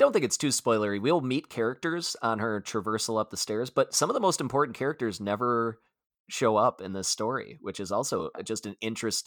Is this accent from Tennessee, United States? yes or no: no; Edgerton, Wisconsin, United States; I'm from Edgerton, Wisconsin. Not a knock on my hometown, if any Edgertonians are listening out there